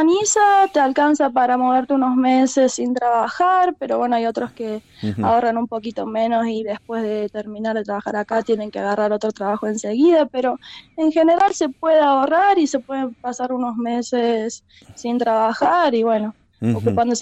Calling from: Córdoba, Argentina; Bueno, de Córdoba, del centro.

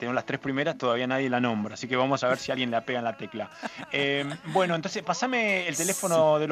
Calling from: La Pampa, Argentina; soy de La Pampa, les comento que soy militar, más precisamente soldado, y estoy en el cuartel, pero en descanso.

